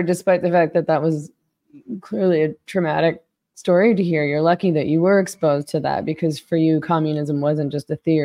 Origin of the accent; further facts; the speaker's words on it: Vancouver, British Columbia, Canada; I'm from Vancouver, and Vancouver, it like BC, the province that Vancouver is in, is such a beautiful province.